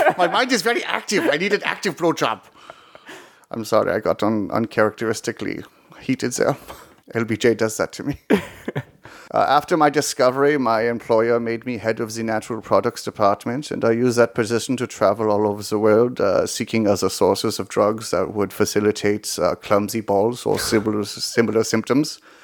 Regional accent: Switzerland; accent: German; Did I say I clearly know that I am from Swiss? Of course, that's why I'm speaking with a German accent.

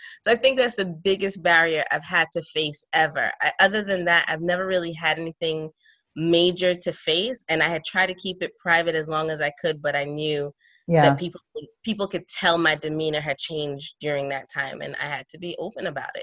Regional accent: Brooklyn, New York, United States; although I'm Trinidadian, I grew up in Brooklyn.

